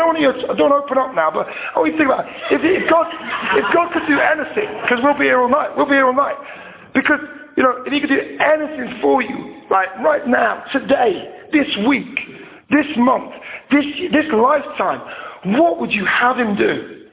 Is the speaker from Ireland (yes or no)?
yes; Ireland; so I'm an Irish guy